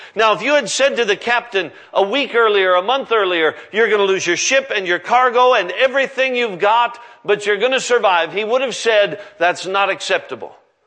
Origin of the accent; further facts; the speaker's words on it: Alaska, United States; Listen, I'm from Alaska. We do it the same way. It's 40, 50 below zero